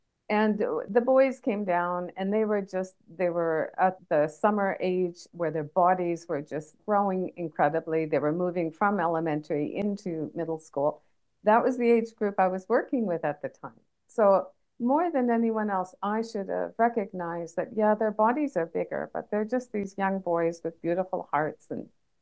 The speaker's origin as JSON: {"language": "English", "country": "Canada", "moved": "yes", "lives_now": "Japan", "said": "I'm a Canadian expat. I've been living in Japan for quite a long time, and in six other countries, I believe."}